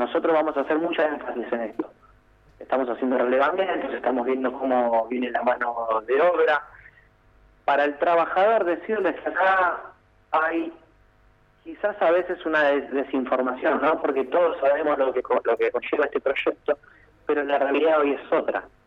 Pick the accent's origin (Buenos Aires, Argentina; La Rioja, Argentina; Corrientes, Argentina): Buenos Aires, Argentina; soy de Buenos Aires. Vengo acá a hacer un proceso de ordenamiento.